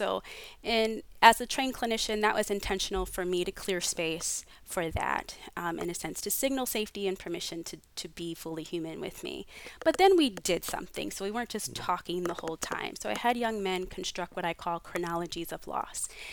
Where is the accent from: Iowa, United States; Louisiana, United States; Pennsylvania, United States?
Pennsylvania, United States; I immediately began reflecting on growing up outside of Philadelphia in Pennsylvania and the people I lost as a result of gun violence